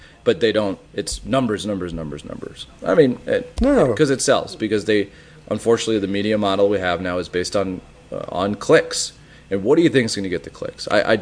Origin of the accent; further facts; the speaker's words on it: Minneapolis, Minnesota, United States; born there; Obviously, I don't like to see my own home. I was born in Minneapolis, so I don't like to see all of what happened.